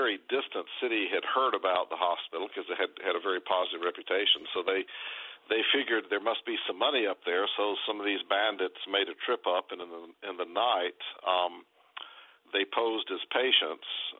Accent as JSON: {"language": "English", "country": "United States", "tie": "born or raised there", "said": "So I was raised in the African bush country, as we call it, growing up mostly in very remote areas of West Africa."}